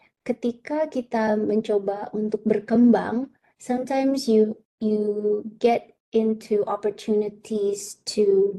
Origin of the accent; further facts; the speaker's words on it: Indonesia; born there; My loyalty is to Indonesia. Because Indonesia adalah tanah kelahiranku, my country